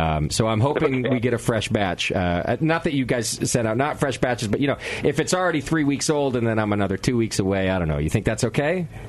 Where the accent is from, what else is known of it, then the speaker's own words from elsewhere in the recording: United States; because I'm American and it's great to blame other countries for things